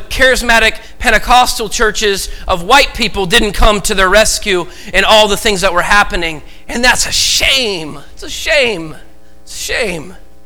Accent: Oregon, United States; I'm thankful to be raised in, I was raised in Oregon with a family that had zero prejudice in their heart.

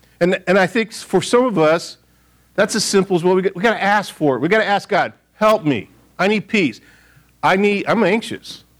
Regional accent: Michigan, United States; I grew up in Michigan, a lot of lakes, a lot of big lakes.

